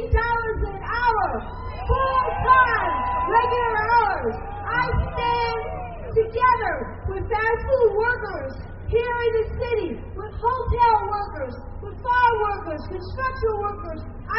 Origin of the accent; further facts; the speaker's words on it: Washington, District of Columbia, United States; I'm from Washington, D.C.